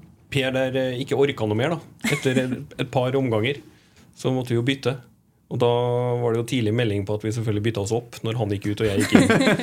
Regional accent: Moss, Østfold, Norway; accent: Moss dialect; also born or lived in Trondheim; Jeg er jo fra Moss, ikke sant? Så jeg har jo egentlig en bokmål Mosse-dialekt som jeg får kritikk for når jeg er der, at den er vannet ut. Og så har jeg bodd mange år i Trondheim og blitt veldig påvirket av det.

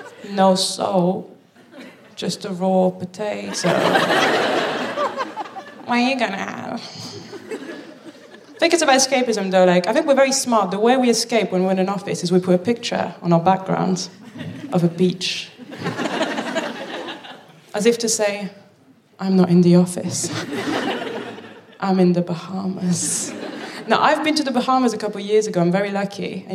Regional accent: Paris, Île-de-France, France; also born or lived in Birmingham; I'm from Paris.

